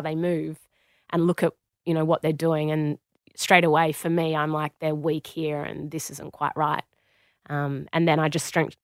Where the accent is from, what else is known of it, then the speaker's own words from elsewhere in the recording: Australia; now in United Kingdom; I walked in as an Australian, which in the UK they love.